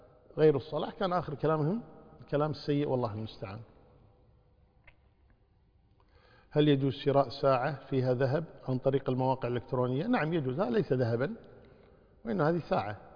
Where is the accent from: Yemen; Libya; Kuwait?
Kuwait; إذا كان عندنا في الكويت